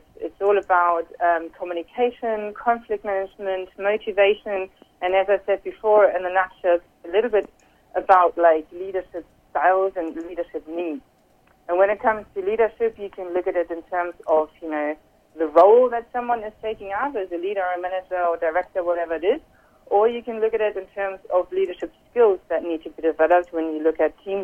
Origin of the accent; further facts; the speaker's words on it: Germany; English is a second language; now in Barcelona, Spain; based in Barcelona, Spain. But I'm originally from Germany myself. So I've been living a bit of an expat culture, I guess, European expat culture